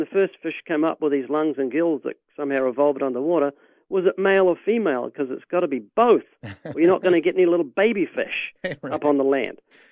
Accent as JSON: {"language": "English", "country": "New Zealand", "said": "I'm from New Zealand. I live down under."}